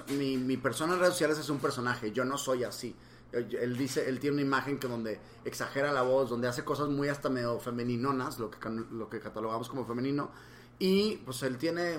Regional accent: Monterrey, Nuevo León, Mexico; moved away as an adult; Yo me salí de Monterrey, me harté de Monterrey, acabé la carrera y me fui. Odié la sociedad muy cabrón. Yo viví aquí crecí.

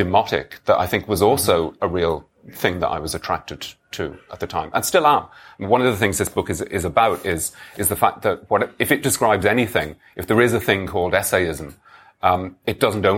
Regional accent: Dublin, Leinster, Ireland; as a teenager growing up in Dublin, my introduction to European culture was through English Europhiles.

